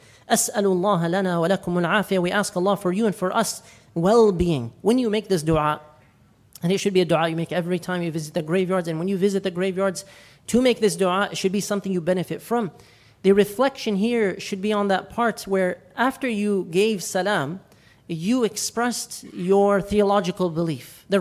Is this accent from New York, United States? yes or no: no; Michigan, United States; and I grew up here in Michigan, alhamdulillah